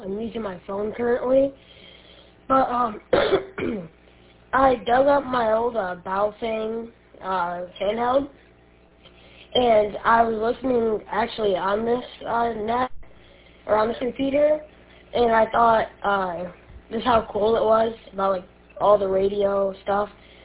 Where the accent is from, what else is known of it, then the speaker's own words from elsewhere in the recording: Imlay City, Michigan, United States; I am from Emily City, Michigan